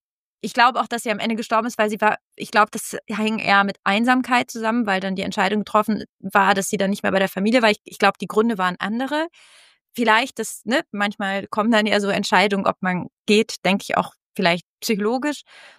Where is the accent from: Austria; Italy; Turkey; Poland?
Italy; ich komme ja aus Italien, auch wenn man es nicht sieht.